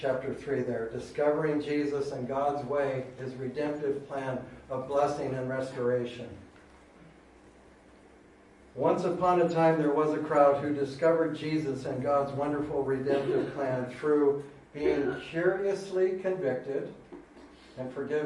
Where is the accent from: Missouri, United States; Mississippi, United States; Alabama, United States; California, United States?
California, United States; San Francisco; I'm from San Francisco, so maybe San Francisco